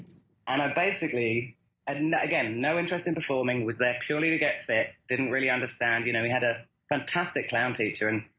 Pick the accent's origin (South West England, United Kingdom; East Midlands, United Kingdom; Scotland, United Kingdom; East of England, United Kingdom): South West England, United Kingdom; Bristol; also born or lived in London; I am originally from the UK, Bristol, via, and then London. So, and actually via a Steiner hippie commune somewhere in the middle of that. So basically, a few years on a Steiner hippie commune, then Bristol